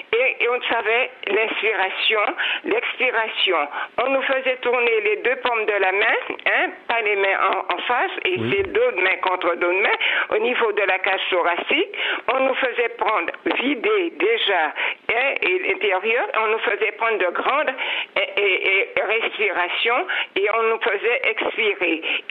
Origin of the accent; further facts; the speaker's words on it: Morne-Rouge, Martinique, France; born there; Je suis née au Morne-Rousse, et au pied de la montagne Pelée, il faisait froid.